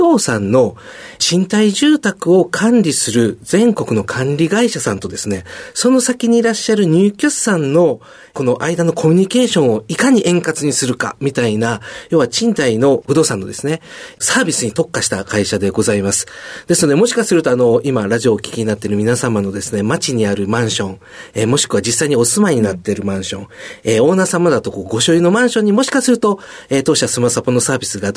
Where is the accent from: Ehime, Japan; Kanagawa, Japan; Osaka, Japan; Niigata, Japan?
Osaka, Japan; 大阪府大阪市ですね。